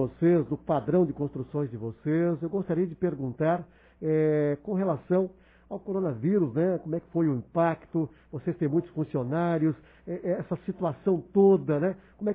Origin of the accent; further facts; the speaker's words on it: Rio de Janeiro, Brazil; No bairro onde eu nasci e me criei, Baixada Fluminense.